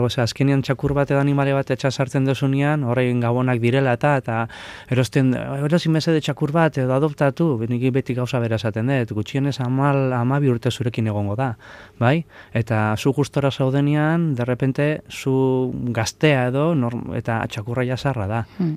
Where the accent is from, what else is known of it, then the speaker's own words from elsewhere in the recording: Basque Country, Spain; Ni azkenian herri txiki batetik, bueno, ni hori jotarra naiz jaiotzez, baina bueno, beti bizi naiz Araban herri txikietan, eta gustatzen zaite herri txikik